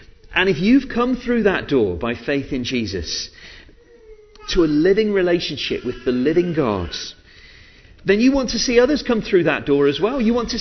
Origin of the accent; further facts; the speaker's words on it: Yorkshire and the Humber, United Kingdom; born there; Maybe it's because of my Scots heritage or the fact that I was born in Yorkshire, I don't know.